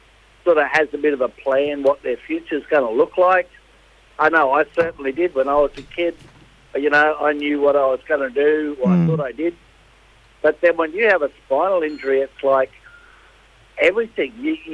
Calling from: Brisbane, Queensland, Australia; also born or lived in Charters Towers; Mate, I'm in Brisbane.

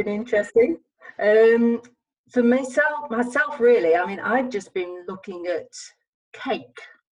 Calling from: West Midlands, United Kingdom; I'm actually sitting in my study at home. Well, I say study, come office, come dumping ground, really, in Staffordshire.

